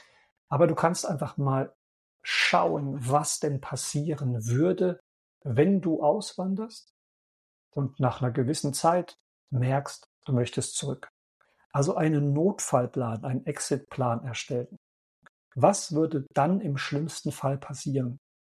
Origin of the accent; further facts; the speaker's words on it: Germany; now in Kreuzlingen, Switzerland; denn ich bin aus Deutschland ausgewandert. Ich fühle mich nicht als Schweizer, sondern ja irgendwo sowas dazwischen.